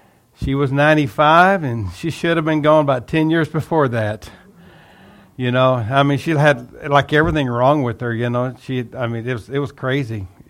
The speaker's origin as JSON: {"language": "English", "region": "Texas", "country": "United States", "also_born_or_lived": "US West Coast", "said": "I'm from Texas. I don't know if you can tell by the accent or not. It's not South New York. We moved back to Texas in 2014. We pastored on the West Coast for 32 years"}